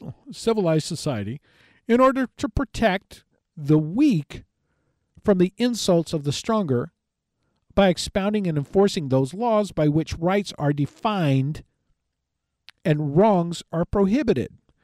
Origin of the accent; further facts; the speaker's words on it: United States; born there; I was born in America, and I don't think that's that way.